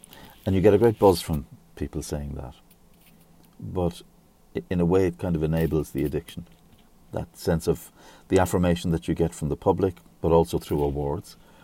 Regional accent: Ireland; And that comes, of course, from growing up in Ireland.

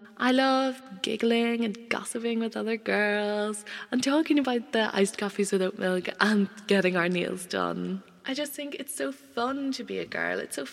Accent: Ireland; think that these people who I share such a large part of myself with, such a large, like, identity of being Irish, would act like this.

